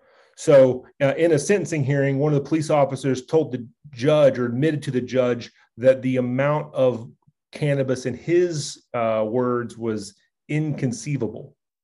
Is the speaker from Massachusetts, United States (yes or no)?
no; Kentucky, United States; It was headquartered in my hometown in central Kentucky.